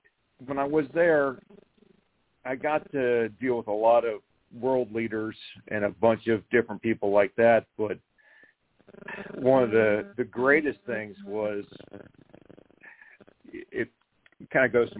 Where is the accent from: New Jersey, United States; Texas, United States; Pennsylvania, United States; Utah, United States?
Texas, United States; Dallas; I grew up here in North Dallas